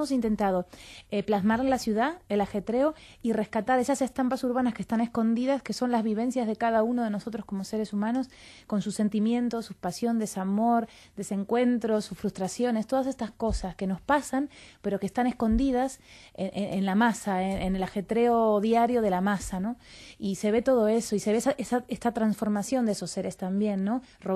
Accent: Argentina; accent: Argentine; justo ahora que necesito mi acento argentino no viene.

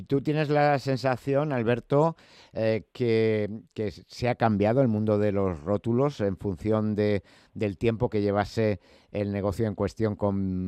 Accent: Madrid, Community of Madrid, Spain; yo soy del barrio de Vicálvaro

